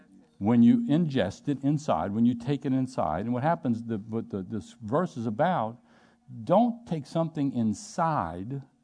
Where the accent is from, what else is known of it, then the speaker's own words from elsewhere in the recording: Louisiana, United States; Now, since I am from South Louisiana, I don't use the word dissipation a lot when I speak.